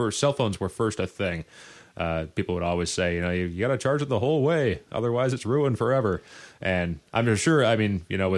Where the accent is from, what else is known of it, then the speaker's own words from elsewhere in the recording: Portland, Oregon, United States; But he shared a little link about a … documentary because he knows we're from Portland.